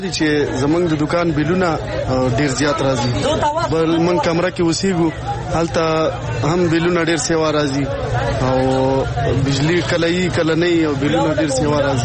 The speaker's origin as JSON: {"language": "Pashto", "town": "Dir", "region": "Khyber Pakhtunkhwa", "country": "Pakistan", "said": "السلام علیکم، زه خو د دیر یم"}